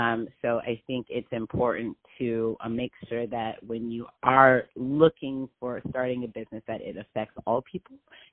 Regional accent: Los Angeles, California, United States; I am born and raised in South Los Angeles, California. And then, you know, I went to college on the East Coast.

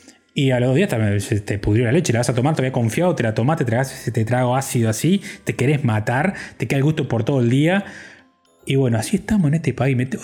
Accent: Uruguay; yo ya como todo uruguayo ignorante, fui y le pregunté

